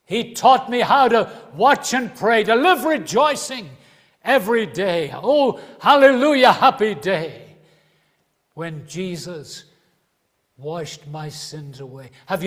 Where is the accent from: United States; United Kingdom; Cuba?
United Kingdom; Belfast, Northern Ireland; Or if you're from Belfast, you'll say, what about you, wee lad? I know I'm from Belfast too, you see.